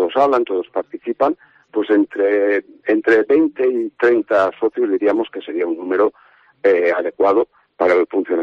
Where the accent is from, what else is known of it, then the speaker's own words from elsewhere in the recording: La Vall d'Uixó, Valencian Community, Spain; Pues es que mi pueblo es un pueblo muy de música, ¿no? Entonces este concierto abre un poquito el año 2024 la programación musical cultural en la Valduxo.